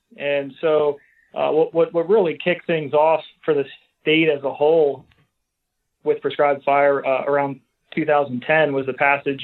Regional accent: Hummelstown, Pennsylvania, United States; Right outside of Hershey in central Pennsylvania

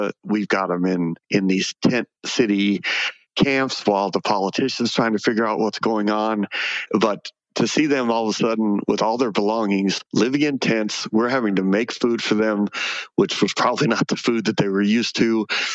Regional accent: Phoenix, Arizona, United States; I grew up in the West Valley, outskirts of Phoenix, on some horse property, and just had a very simple life.

